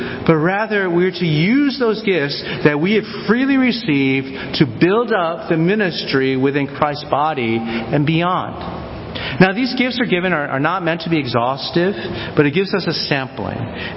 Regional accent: United States; whether it be linguistically, I'm fully American, I only speak one language, right?

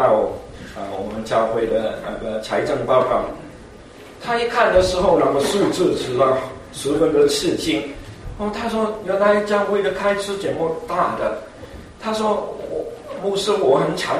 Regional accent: Guangdong, China; 我们广东人有一句话说一阔三大

